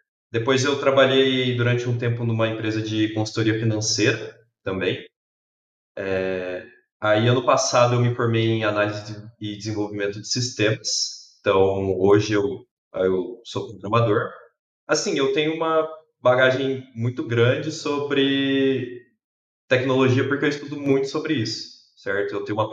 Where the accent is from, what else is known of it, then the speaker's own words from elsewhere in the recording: Londrina, Paraná, Brazil; sou de Londrina, nasci e fui criado aqui. Eu sou engenheiro civil, formado pela Universidade Estadual de Londrina.